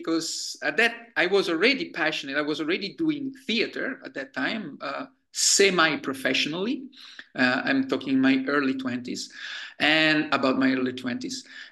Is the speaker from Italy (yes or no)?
yes; Naples, Campania, Italy; I grew up in Naples, Italy, in southern Italy. And at that time, I'm talking about the 70s, the 80s, I was a child among free-ranging dogs